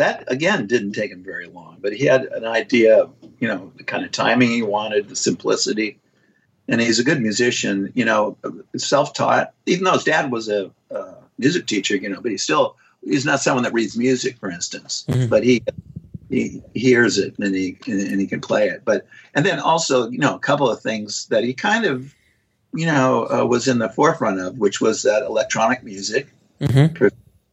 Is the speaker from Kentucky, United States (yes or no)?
yes; Kentucky, United States; in fact, we're hometown buddies from Kentucky.